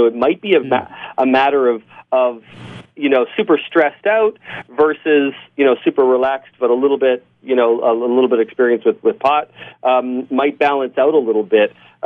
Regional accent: Canada; now in Buffalo, United States; Right now I'm based in Buffalo, but I'm a dual citizen, so I'm Canadian and American.

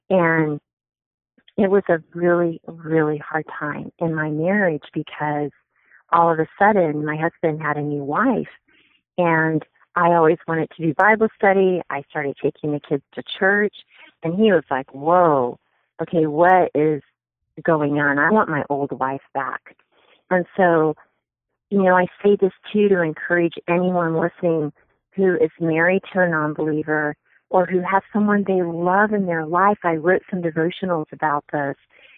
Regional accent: Ohio, United States; I grew up in Ohio, and my brothers and I were required to take notes throughout my childhood.

